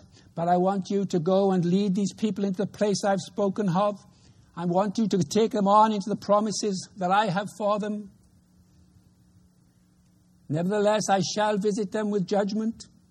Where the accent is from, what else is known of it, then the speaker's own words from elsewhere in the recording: Wales, United Kingdom; I'm a Welshman.